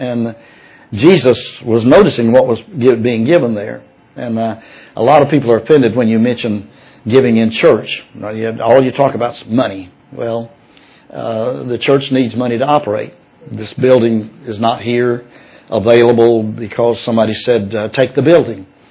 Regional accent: Scotland, United Kingdom; because I'm a Scotsman

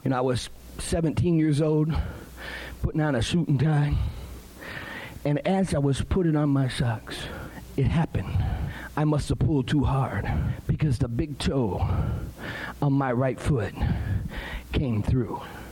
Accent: Toledo, Ohio, United States; I'm from Toledo, Ohio. My wife is from Tennessee. My family is from West Virginia. My mom and dad's from West Virginia.

